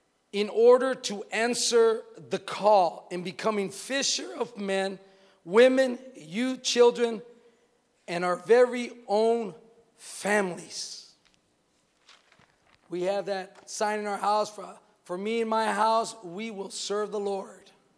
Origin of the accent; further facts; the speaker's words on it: Texas, United States; I'm from the sticks. I'm from Texas, man.